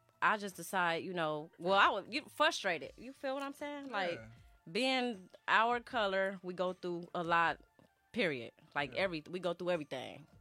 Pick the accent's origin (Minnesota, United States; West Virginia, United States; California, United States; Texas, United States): California, United States; now in Mississippi, United States; So, I am originally from California, West Coast. Yep, whoop, whoop. That's where … come from, behind my name. But definitely, I represent, you know, Mississippi, too. I've been down there about 12 years.